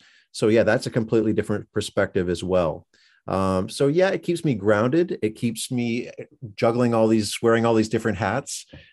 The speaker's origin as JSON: {"language": "English", "town": "Winnipeg", "region": "Manitoba", "country": "Canada", "tie": "born or raised there", "said": "Winnipeg, Manitoba, Canada, which is my hometown, surprisingly. You know, I hadn't been there for a while"}